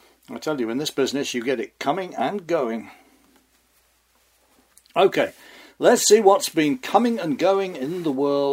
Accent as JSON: {"language": "English", "town": "New York City", "region": "New York", "country": "United States", "tie": "born or raised there", "said": "Let me just walk you through a typical edition of my hometown newspaper. This is the New York Post"}